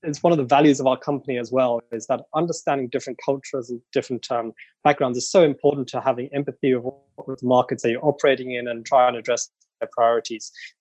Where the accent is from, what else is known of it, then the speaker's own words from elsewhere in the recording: United Kingdom; now in South Africa; I'm originally British, but I would say I'm married to South Africa, been here for coming up to 17 years now.